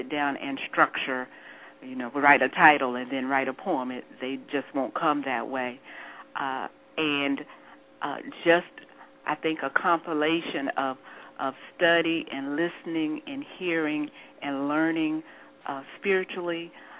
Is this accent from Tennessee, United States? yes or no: yes; Morristown, Tennessee, United States; Well, Mary, I hail from Morristown, Tennessee, a small town in the mountains of Tennessee.